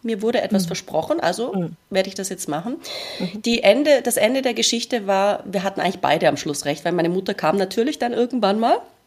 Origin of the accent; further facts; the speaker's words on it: Baden-Württemberg, Germany; born there; ich bin ja gebürtige Schwäbin